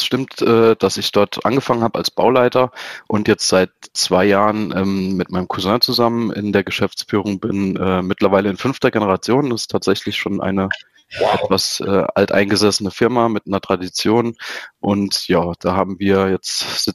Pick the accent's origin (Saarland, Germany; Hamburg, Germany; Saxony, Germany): Saarland, Germany; Also ich komme aus dem Saarland und wohne da auch mittlerweile wieder.